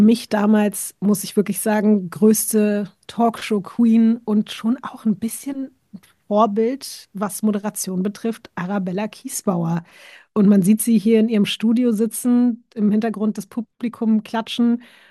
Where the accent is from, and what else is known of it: Berlin, Germany; born or raised there